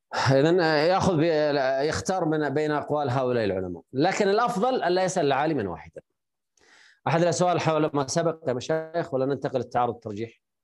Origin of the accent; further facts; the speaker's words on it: Saudi Arabia; يعني عندنا في السعودية مثلا